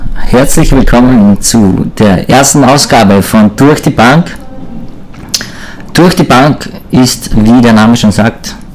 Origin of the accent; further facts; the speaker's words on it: Linz, Upper Austria, Austria; bin aus Linz, bin 27 Jahre alt